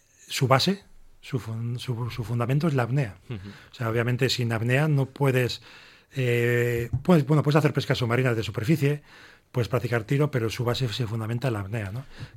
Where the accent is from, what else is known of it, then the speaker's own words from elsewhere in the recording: Santurce, Basque Country, Spain; Bueno, pues yo soy, siendo de Santurce, pues ahí obviamente mismo, ¿no?